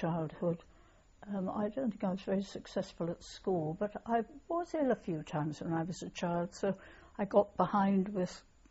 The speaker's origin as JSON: {"language": "English", "town": "Hayle", "region": "South West England", "country": "United Kingdom", "tie": "born there", "said": "I was born in Hale in Cornwall, in Richard Trevithick's house, the great engineer."}